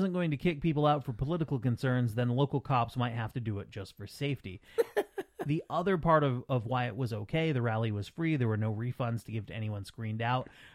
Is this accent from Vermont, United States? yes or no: yes; Vermont, United States; his Flynn Center rally in my home state, Vermont.